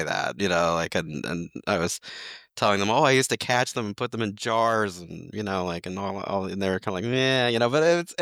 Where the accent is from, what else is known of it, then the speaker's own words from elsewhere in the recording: Ohio, United States; I have fond memories of lightning bugs when I was growing up in Ohio, and like never seeing them around here.